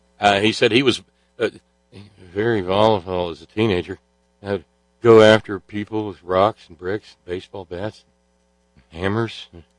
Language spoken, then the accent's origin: English; Australia; accent: Australian; I figure Australian people probably cringe hearing my Australian accent